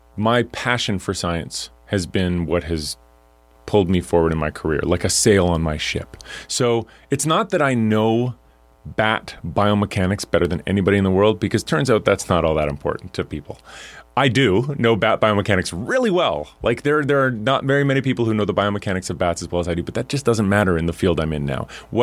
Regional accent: Alberta, Canada; I'm from Alberta. And I grew, you know, like, my city was as habitable as it was because of the oil and gas industry.

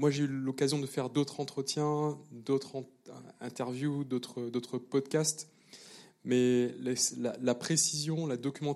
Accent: Martinique; now in Paris, France; Je suis martiniquais, chercheur engagé aujourd'hui, vivant et travaillant au CNRS à Paris.

